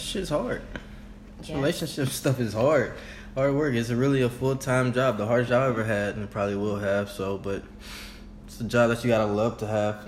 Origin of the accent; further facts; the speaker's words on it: Louisiana, United States; I'm from Louisiana. So, I'm a small-town guy. But just a little background about us. We met in college down in New Orleans.